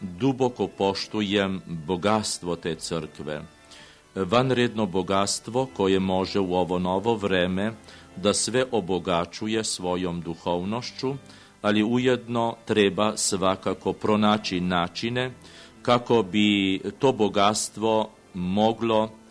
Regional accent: Slovenia; Serbian is a second language; tako da je i kod nas u Sloveniji jako poznat i poznat slovenački biskup Anton Martin Slomšek

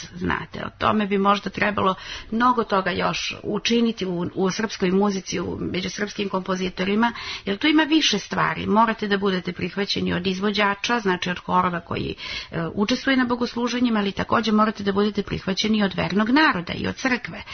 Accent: Serbia

